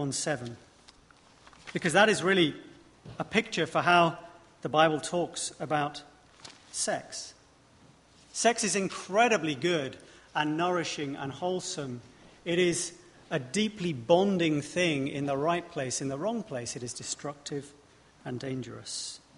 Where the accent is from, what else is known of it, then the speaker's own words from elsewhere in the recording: England, United Kingdom; I'm English, after all.